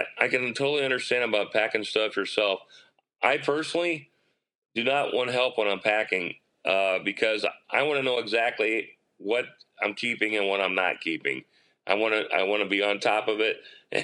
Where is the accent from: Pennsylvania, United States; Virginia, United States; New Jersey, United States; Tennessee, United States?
New Jersey, United States; moved away; I came from New Jersey, okay?